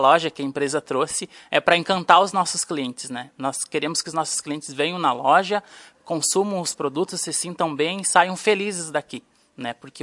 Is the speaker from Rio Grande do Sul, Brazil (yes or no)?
yes; Palmeira das Missões, Rio Grande do Sul, Brazil; Eu sou natural de Palmeira das Missões.